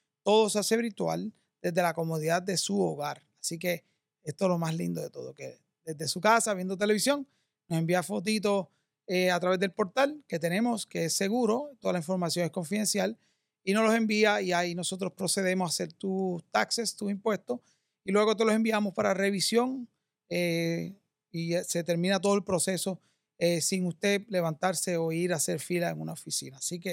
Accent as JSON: {"language": "Spanish", "country": "United States", "moved": "yes", "lives_now": "Puerto Rico", "said": "En el caso mío, que yo vengo de Estados Unidos, me mudo a Puerto Rico"}